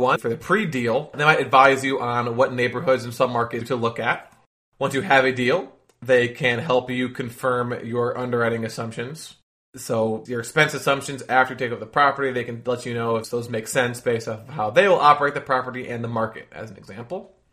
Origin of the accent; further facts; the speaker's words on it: Tampa, Florida, United States; I am from Tampa, Florida.